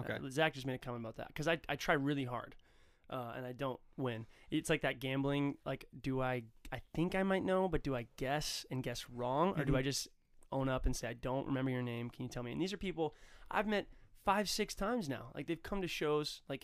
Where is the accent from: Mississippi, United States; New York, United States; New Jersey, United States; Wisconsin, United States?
Wisconsin, United States; Hudson; in my hometown, Hudson, Wisconsin, Stillwater, Minnesota